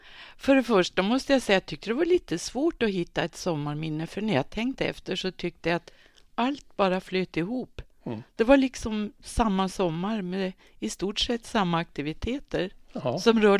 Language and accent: Swedish; Kiruna, Norrbotten County, Sweden; Även för oss barn som växte upp 14 mil norr om polcirkeln. För jag är ju från Kiruna.